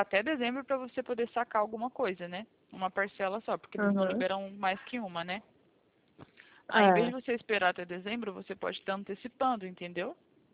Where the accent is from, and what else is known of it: Presidente Prudente, São Paulo, Brazil